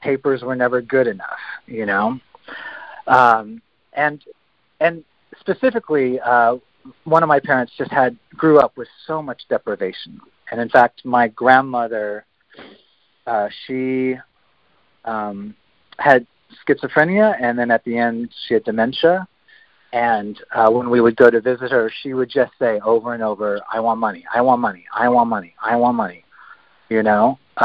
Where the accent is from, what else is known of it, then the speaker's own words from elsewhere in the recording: Los Angeles, California, United States; and I'm from Los Angeles.